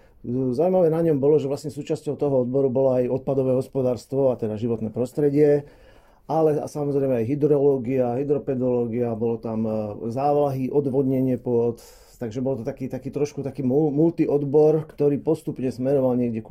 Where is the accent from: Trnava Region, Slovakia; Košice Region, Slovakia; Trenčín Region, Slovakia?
Trnava Region, Slovakia; Stará Turá; Tak pochádzam zo starej Turej